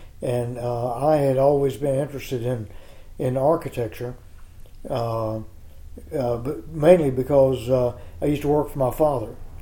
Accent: Asheboro, North Carolina, United States; I'm from Ashboro, which is down below Greensboro in Randolph County. And I graduated from high school in 1951.

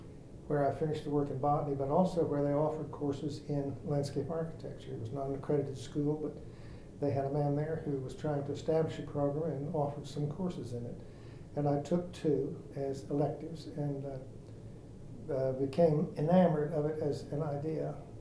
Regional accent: Oklahoma City, Oklahoma, United States; born there; Well, I was born here in Oklahoma City.

